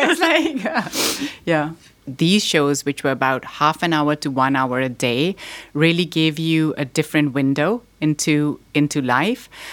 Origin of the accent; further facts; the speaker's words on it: Pakistan; now in United States; Their father, I'm from Pakistan, their father's from Ghana.